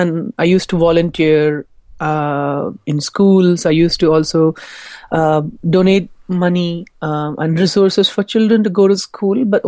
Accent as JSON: {"language": "English", "town": "Chennai", "region": "Tamil Nadu", "country": "India", "tie": "born or raised there", "said": "So I finished the program and I moved to Chennai, my hometown, and started Teach for India there."}